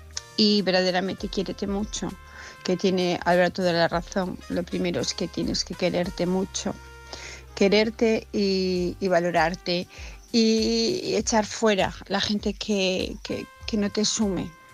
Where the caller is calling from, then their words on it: Asturias, Spain; de Asturias.